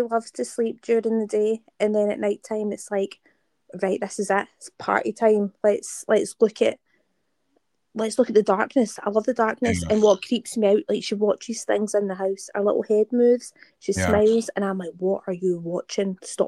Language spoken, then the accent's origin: English; Glasgow, Scotland, United Kingdom; But I think if, like, we're both Scottish, but you've got a very good don't presentation voice, whereas I'm just like, I'm from Glasgow and I speak fast